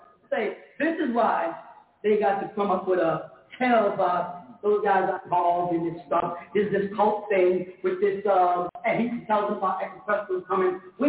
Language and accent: English; Jamaica; I'm just Jamaican.